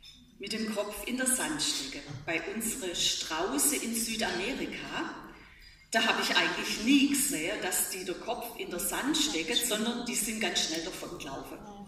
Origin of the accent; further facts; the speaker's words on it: Rotenhaar, Baden-Württemberg, Germany; born there; now in Dürrenzimmern, Germany; Ich bin nämlich gebürtig aus Rotenhaar bei Gschwendt und wir sind im Sommer immer ins Freibad, nach Mohat. Ich wohne inzwischen in Dürrenzimmern bei Brackenheim, bei Heilbronn, bin verheiratet